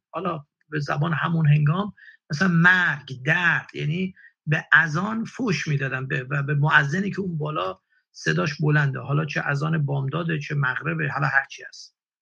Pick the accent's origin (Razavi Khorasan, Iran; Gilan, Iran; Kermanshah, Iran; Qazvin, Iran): Razavi Khorasan, Iran; Mashhad; also born or lived in Sari / Gorgan / Bojnurd; زاده سمنان هم، ولی چون بابا افسر شهربانی بود شهر به شهر منتقل میشدیم. ساری بودم، گرگان بودم، بوجنورد بودم، ولی از 4 سالگی مشهد بودم و در حقیقت بزرگ شده مشهدم.